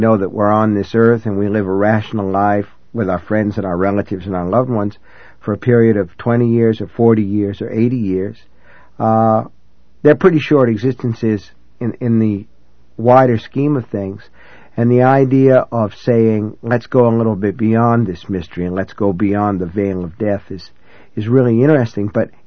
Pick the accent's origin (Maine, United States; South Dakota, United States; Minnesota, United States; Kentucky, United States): Maine, United States; This is in my home state in Maine.